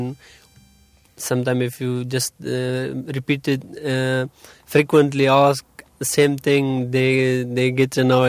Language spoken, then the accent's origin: English; Afghanistan; English is a second language; now in United Kingdom; I'm from Afghanistan. I have been living in United Kingdom for the last 3 years.